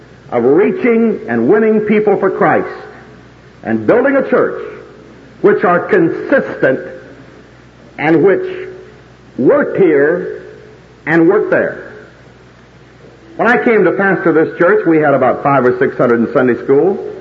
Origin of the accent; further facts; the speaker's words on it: Oklahoma, United States; now with Oklahoma, and I think it's fitting that this is my home state, the last one.